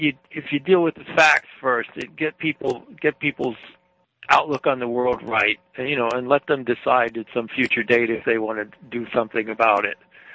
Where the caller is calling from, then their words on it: Florida, United States; in Florida.